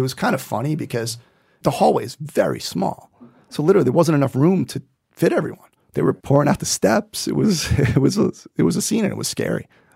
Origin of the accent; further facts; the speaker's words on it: Brooklyn, New York, United States; I grew up in Brooklyn.